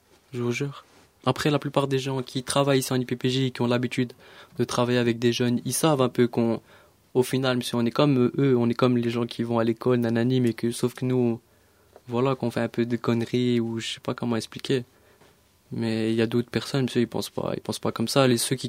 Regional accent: Etterbeek, Brussels, Belgium; Là où j'ai grandi, monsieur, c'était vraiment... C'était, comment dire, c'était pauvreté, monsieur.

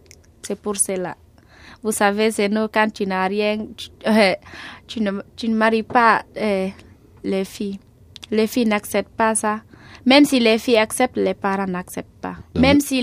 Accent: Guinea; J'ai grandi en Guinée, oui.

